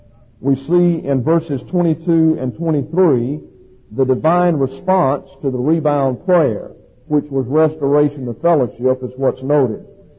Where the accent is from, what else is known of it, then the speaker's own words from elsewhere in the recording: Alabama, United States; And I'm originally from Alabama.